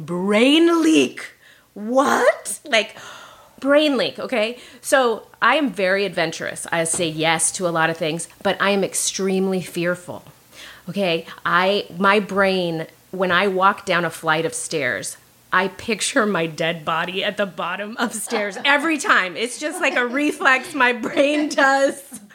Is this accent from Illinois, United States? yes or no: no; Fullerton, California, United States; I grew up in Orange County in Fullerton, so it was not Africa in any way.